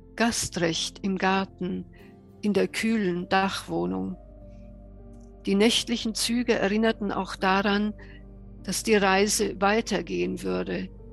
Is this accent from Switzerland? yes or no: no; Ljubljana, Slovenia; Denn dieses Kapitel spielt in meiner Kindheit in Ljubljana. Und wir haben da im Haus meiner Tante gewohnt.